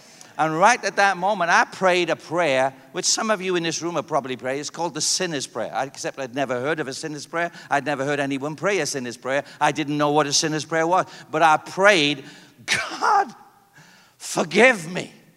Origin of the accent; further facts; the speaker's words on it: United Kingdom; And I wanted to cry, but I'm a Brit.